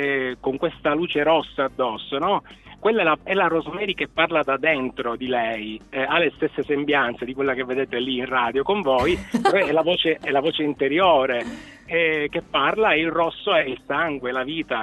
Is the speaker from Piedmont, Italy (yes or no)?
no; Palermo, Sicily, Italy; io vengo da Palermo